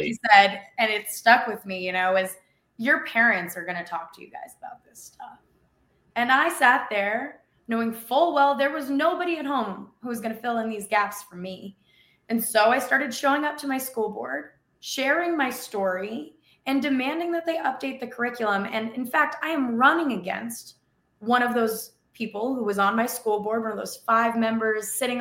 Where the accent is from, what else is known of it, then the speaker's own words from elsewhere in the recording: Tucson, Arizona, United States; I was raised here in Tucson, where I'm now running for Congress, by a single mom.